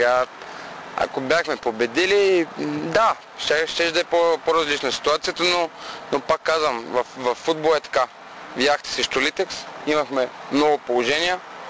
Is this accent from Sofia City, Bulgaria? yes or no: no; Gabrovo, Gabrovo Province, Bulgaria; also born or lived in Shumen; Не знам откъде е излезна този прякор, но аз съм си от Габрово и това е.